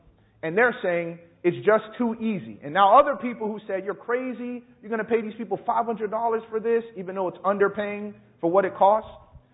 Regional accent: Chicago, Illinois, United States; and I grew up very poor in Chicago

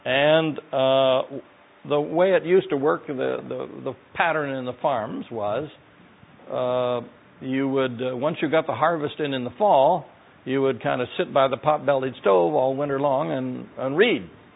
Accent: Ontario, California, United States; And I had an experience with a Methodist pastor in my hometown in Ontario, California.

